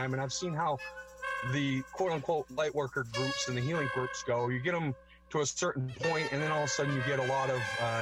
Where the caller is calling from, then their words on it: Hardwick, Vermont, United States; I'm calling from Hardwick, Vermont.